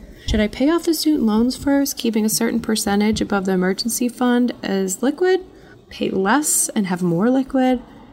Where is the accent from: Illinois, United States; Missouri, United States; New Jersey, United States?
Illinois, United States; Crystal Lake; from Crystal Lake, a suburb of Chicago.